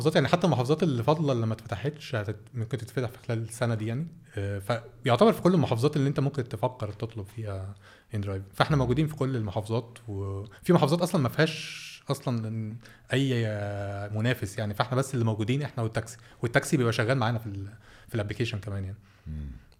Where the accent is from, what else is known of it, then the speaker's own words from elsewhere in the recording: Egypt; احنا كمصريين بنحب يعني مش يا بنحب الموديل ده اللي انا اقعد اختار